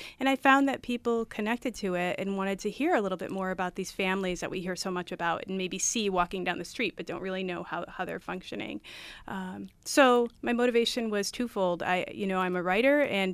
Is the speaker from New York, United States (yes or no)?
yes; Rochester, New York, United States; Well, Ghost Bread is a book about growing up in Rochester and in Western New York.